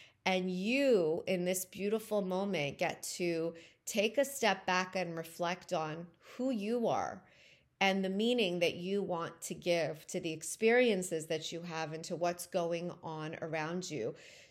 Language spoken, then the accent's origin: English; Toronto, Ontario, Canada; moved away as an adult; also born or lived in Iran; I was born in Iran, I grew up in Canada. Left Canada at 24 when I met my husband, my now husband, and had to make a decision because he was from New York, he was American, I was from Toronto, Canadian